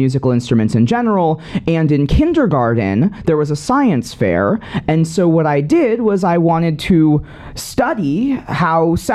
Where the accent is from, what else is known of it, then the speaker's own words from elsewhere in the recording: Los Angeles, California, United States; now in New York, United States; I'll say I live in New York now, so I say Los Angeles.